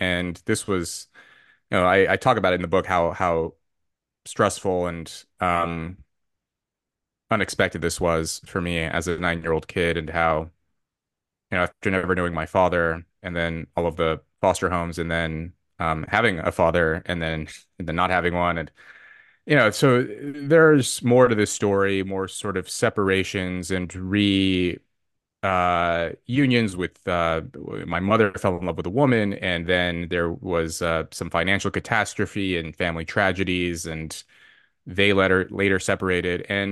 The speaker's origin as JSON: {"language": "English", "town": "Los Angeles", "region": "California", "country": "United States", "tie": "born or raised there", "said": "I was born into poverty in Los Angeles, and my mother, and she became heavily addicted to drugs."}